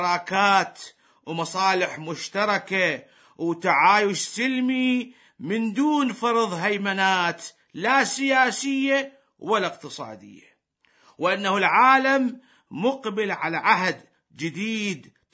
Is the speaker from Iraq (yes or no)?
yes; Iraq; ومنهم بلدنا العراق.